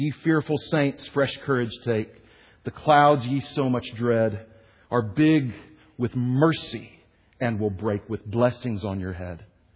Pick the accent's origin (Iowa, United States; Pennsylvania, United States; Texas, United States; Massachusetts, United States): Texas, United States; Houston; also born or lived in Wichita / Oklahoma City; But I was born and raised in Houston, Texas. I've lived in Wichita, Kansas, and in Oklahoma City.